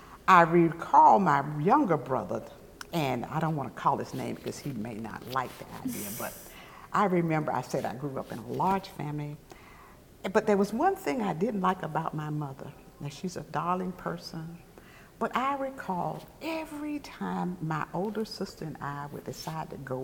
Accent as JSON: {"language": "English", "town": "Chapel Hill", "region": "North Carolina", "country": "United States", "tie": "born or raised there", "also_born_or_lived": "Pittsboro", "said": "I grew up right across the street from Hargraves Center here in Chapel Hill. I grew up in Pittsboro with my grandparents, and we moved with my parents sometime after that."}